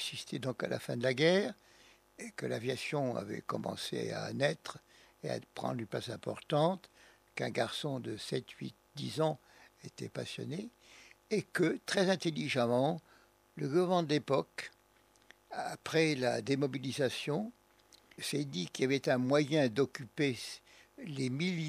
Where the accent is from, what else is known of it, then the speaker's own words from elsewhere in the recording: Turin, Piedmont, Italy; born there; je suis né à Turin sur le cours du voyage, probablement avec un jour d'avance. D'où le fait que je suis turinois. Et qu'à l'origine, au début de ma vie, ayant eu une nounou italienne pendant très longtemps, je ne parlais que franc-italien, je ne savais pas parler français même.